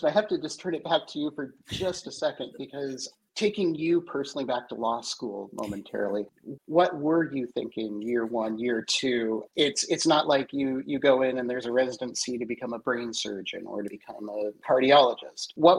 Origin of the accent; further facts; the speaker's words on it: Portland, Oregon, United States; also born or lived in Seattle; Well, I grew up in Portland, had taken a teaching job in Seattle, which was kind of the meeting place for a lot of the music in the Northwest